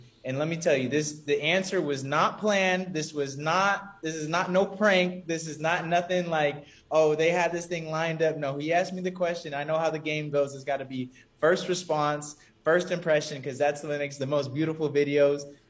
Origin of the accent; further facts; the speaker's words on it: California, United States; born and raised in California.